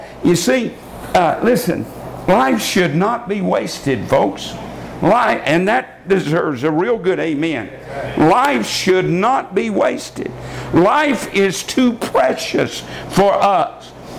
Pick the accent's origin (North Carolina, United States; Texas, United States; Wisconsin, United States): Texas, United States; Borger; we want you to come to Borger. That's my hometown, about 50 miles from Amarillo.